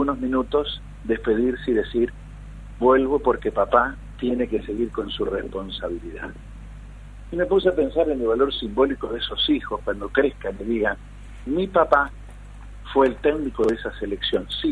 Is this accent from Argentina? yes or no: yes; Argentina; Al gol lo grité como apasionado argentino, ¿no?